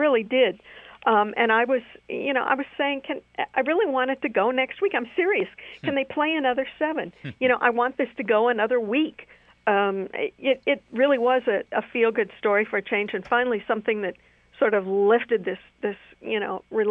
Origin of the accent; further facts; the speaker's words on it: Midwest, United States; It's funny. I grew up in the Midwest. I watched a lot of Cardinals games.